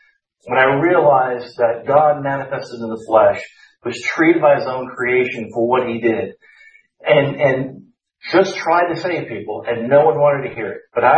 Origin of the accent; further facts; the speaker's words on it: Malibu, California, United States; But as I grew up in Malibu, these were my best friends.